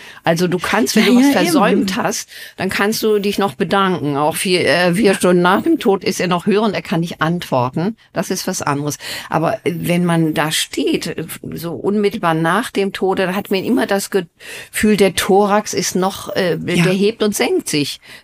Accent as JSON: {"language": "German", "region": "Schleswig-Holstein", "country": "Germany", "tie": "born or raised there", "said": "Ich komme aus Schleswig-Holstein, bin in einem Dorf aufgewachsen."}